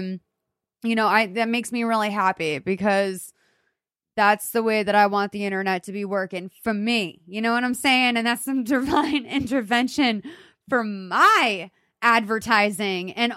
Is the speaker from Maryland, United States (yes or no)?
no; Lexington, Massachusetts, United States; Because I'm from Lexington, Massachusetts, which is like 6 miles away from where you went to school, I think.